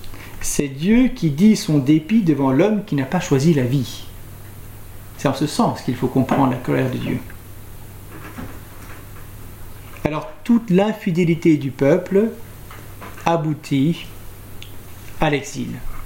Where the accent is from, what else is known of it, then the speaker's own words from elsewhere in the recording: Belgium; peut-être qu'on a du mal à le comprendre en tant que Belge